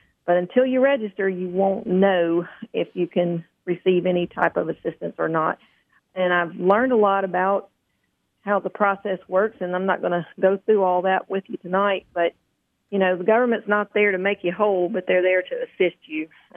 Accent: Alabama, United States; But I'm born and raised in Baldwin County. My husband and I live in Summerdale, which is the central part of the county

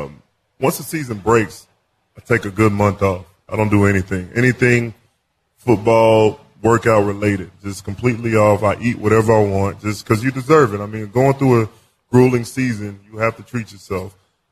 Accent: Houston, Texas, United States; Since I'm from Houston, that didn't work.

